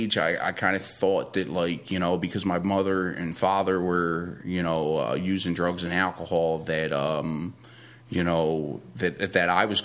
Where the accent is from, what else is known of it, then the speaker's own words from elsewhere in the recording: Philadelphia, Pennsylvania, United States; I grew up in Southwest Philadelphia